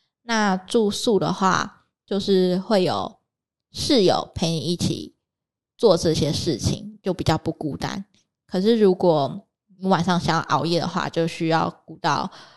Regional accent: Pingzhen, Taoyuan, Taiwan; 我是从桃园平镇来的，那我们就是马路都是很单纯的四线道

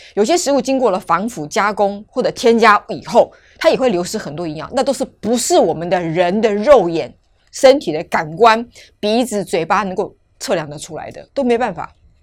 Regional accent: Taiwan; 我们台湾人一天需要的剂量是 2.4 UG

